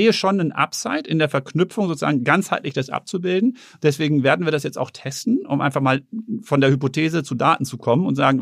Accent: Herten, North Rhine-Westphalia, Germany; born or raised there

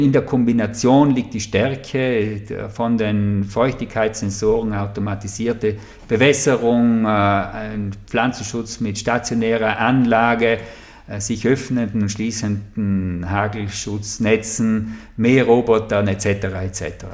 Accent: Trentino-Alto Adige, Italy; now in Neumarkt, Italy; Ich bin gebürtiger Pusterer und Wahlunterlandler

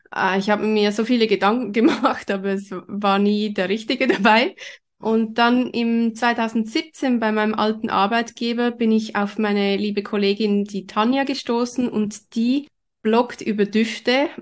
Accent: Zürich, Zurich, Switzerland; Ich bin in Zürich aufgewachsen, habe dort auch Kunstgeschichte studiert, aber nur im Nebenfach. Im Hauptfach hatte ich Publizistik und Kommunikationswissenschaften.

